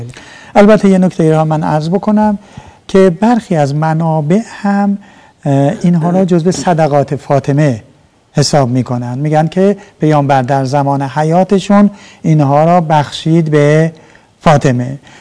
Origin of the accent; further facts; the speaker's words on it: Isfahan, Iran; حالا ما اصفهانی هستیم